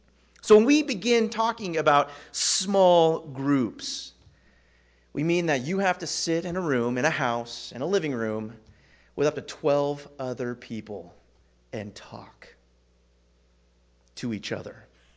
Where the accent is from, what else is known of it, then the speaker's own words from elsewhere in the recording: California, United States; I'm a California boy. I grew up in Northern California.